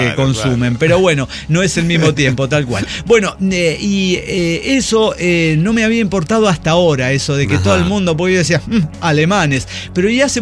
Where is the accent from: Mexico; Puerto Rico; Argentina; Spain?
Mexico; Monterrey, Nuevo León; soy regiomontano valiente.